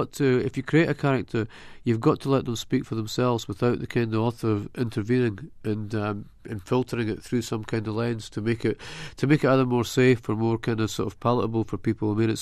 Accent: Scotland, United Kingdom; We kind of realize that I'm American, she's American, and I'm Scottish, and it's kind of weird.

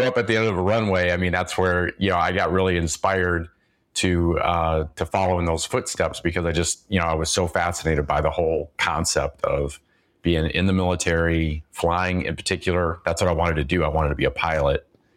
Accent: Mississippi, United States; also born or lived in Michigan / North Dakota / South Dakota; I grew up all over. Originally from Michigan. Grew up in North Dakota, South Dakota. Spent a lot of my growing up years in Mississippi.

